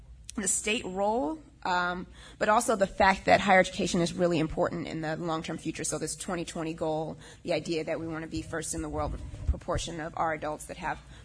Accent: Atlanta, Georgia, United States; But we're Georgia, and I'm from Atlanta originally.

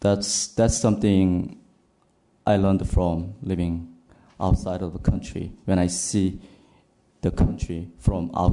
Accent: South Korea; English is a second language; So I was born in Korea and raised in Korea. So it's my Korea is my country

